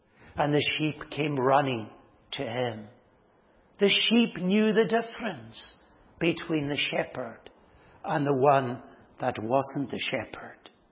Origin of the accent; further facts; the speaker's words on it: Stornoway, Scotland, United Kingdom; When I was young, growing up in Stornoway, there were many shepherds there.